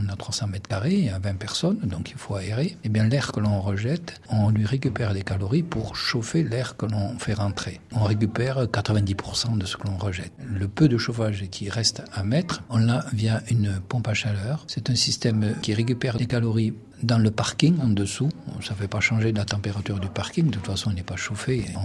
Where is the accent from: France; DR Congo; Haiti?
France; South-West France; À mon accent, peut-être, je ne sais pas si ça se reconnaît, je suis originaire du sud-ouest. Et à mon enfance, j'avais ça dans ma famille, un poulailler.